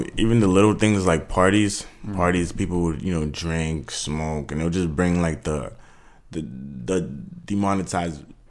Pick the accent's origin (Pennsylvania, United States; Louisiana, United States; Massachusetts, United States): Massachusetts, United States; Worcester; English is a second language; also born or lived in Cameroon; I'm 19 now. I grew up in Worcester, Massachusetts. You know, I wasn't born out here though. I was born in Cameroon. Being young when I moved to America was really like, you know, it made me fresh.